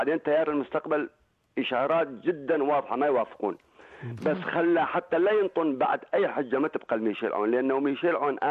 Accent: Iraq; أنا عراقي

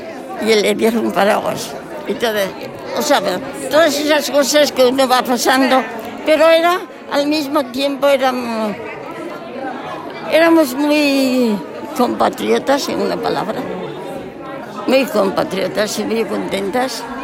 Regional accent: Oviedo, Asturias, Spain; moved away as an adult; also born or lived in Santander, Spain; now in Australia; Yo vengo de Asturias, de Oviedo. Y luego me fui a Santander y hice 3 años de enfermera.

